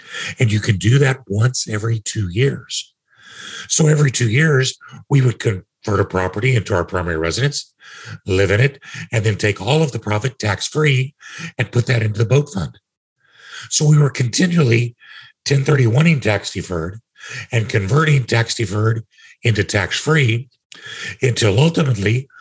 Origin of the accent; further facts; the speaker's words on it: Kansas, United States; Now, mind you, I'm from Kansas and my wife is from Minnesota and we were living in Denver.